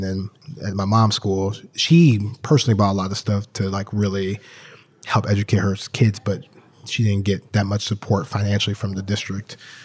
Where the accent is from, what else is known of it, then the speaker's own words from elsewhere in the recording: St. Louis, Missouri, United States; born and raised in St. Louis, Missouri. A few of us, actually, like myself, Jeremy Bird, there's a few of us from St. Louis, which went to grade school, high school there.